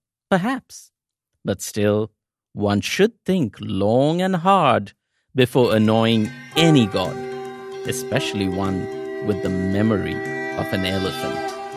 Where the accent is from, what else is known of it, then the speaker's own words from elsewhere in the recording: India; Growing up in India, it was incredible to read this story and know that even in our ancient myths, the handsome, super athletic school jock didn't always win the race.